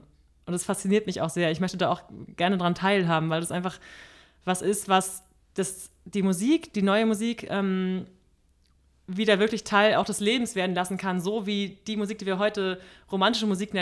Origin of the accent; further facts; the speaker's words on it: Berlin, Germany; Und natürlich komme ich aus Deutschland und in Berlin habe ich meine Kontakte, ich bin Berlinerin